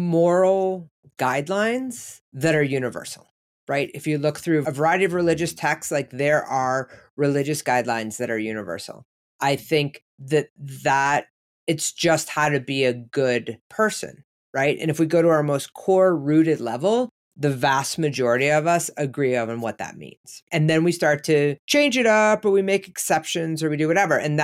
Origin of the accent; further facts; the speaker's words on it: Toledo, Ohio, United States; We grew up in Toledo, Ohio. So Holy Toledo is the name of it.